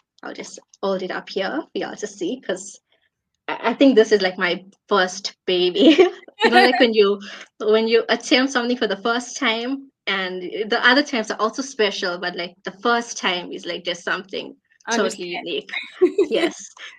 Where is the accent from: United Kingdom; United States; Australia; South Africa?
South Africa; I am from South Africa. And I'm sure y'all have heard about our country.